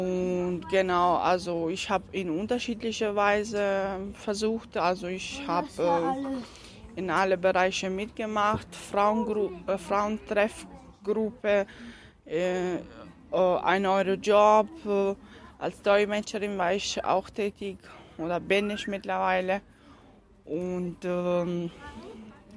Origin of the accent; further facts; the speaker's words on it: Kosovo; now in Germany; Ich komme aus Kosovo und ich bin eine Romja.